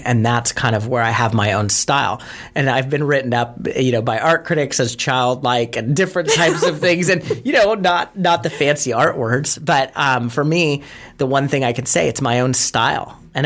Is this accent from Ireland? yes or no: yes; Ireland; So when I was 30 years old, it was St. Patrick's Day. I'm Irish.